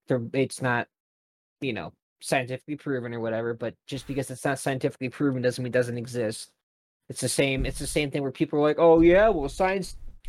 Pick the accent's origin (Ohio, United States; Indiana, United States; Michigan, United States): Ohio, United States; just because I'm from Ohio doesn't mean I can't read.